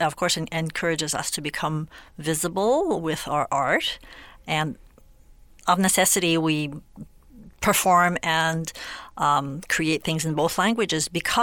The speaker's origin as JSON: {"language": "English", "region": "Western Canada", "country": "Canada", "first_language": "French", "second_language": "English", "said": "At one point, I became aware that my mother tongue, which I call in French la langue de mon cœur, the language of my heart, did not have quite enough room in my life. And being a Western Canadian"}